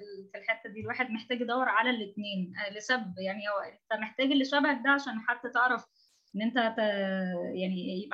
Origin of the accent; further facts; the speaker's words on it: Egypt; moved away; انا واحده مصريه، بالنسبه لهم انا واحده اجنبيه طالبه